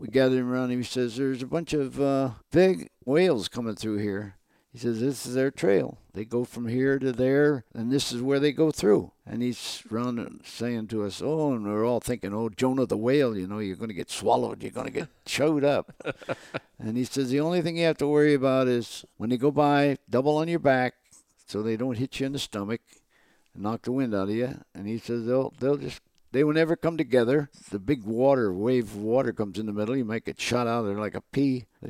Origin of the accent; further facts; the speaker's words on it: United States; Being an American. Can't beat that.